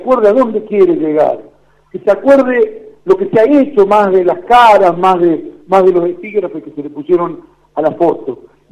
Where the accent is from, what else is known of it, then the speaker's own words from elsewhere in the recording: Argentina; de lo que son capaces, de lo que somos capaces los argentinos